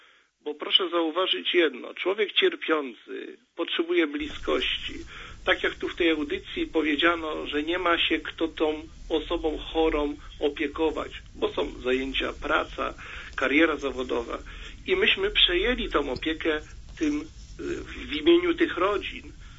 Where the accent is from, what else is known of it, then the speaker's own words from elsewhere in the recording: Wrocław, Lower Silesian Voivodeship, Poland; ponieważ ja jestem z Wrocławia